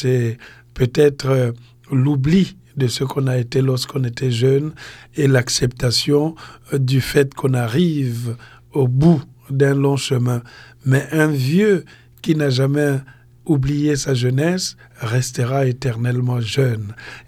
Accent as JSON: {"language": "French", "town": "Pointe-Noire", "region": "Kouilou", "country": "Republic of the Congo", "lives_now": "Europe", "said": "c'est d'oublier que je suis un Congolais, que je suis de Pointe-Noire."}